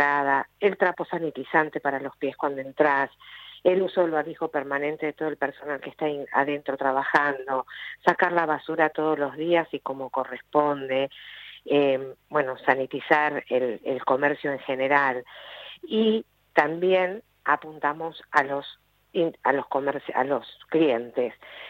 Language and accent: Spanish; Ushuaia, Tierra del Fuego, Argentina; born there; yo creo que los que nacimos en Ushuaia estamos acá porque nuestros padres nos enseñaron a quererla y demás.